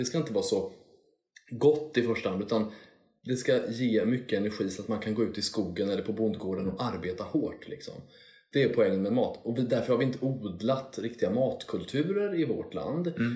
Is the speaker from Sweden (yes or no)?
yes; Sweden; Och jag är också svensk, jag dricker det här ganska tråkiga svenska kaffet.